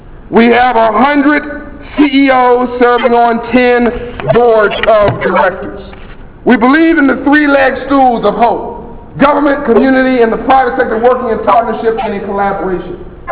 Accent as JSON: {"language": "English", "town": "Compton", "region": "California", "country": "United States", "tie": "born or raised there", "said": "I grew up in Compton, California, South Central LA."}